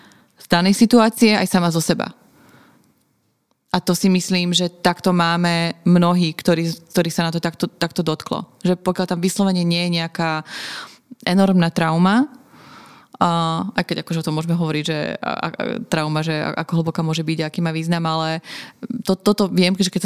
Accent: Croatia; Slovak is a second language; now in Slovakia; keď na Slovensku som viac menej už Slovenka, alebo tu žijem už veľmi dlho, ale kedykoľvek som niekde vonku a pýtajú sa ťa, odkiaľ si, ja automaticky poviem, že z Chorvátska, bez zaváhania.

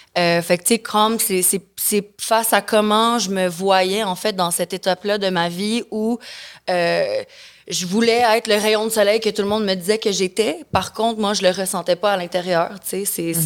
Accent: Mexico; also born or lived in Caribbean; J'ai grandi au Mexique. J'ai grandi aux Caraïbes. J'ai toujours été très loin du Québec.

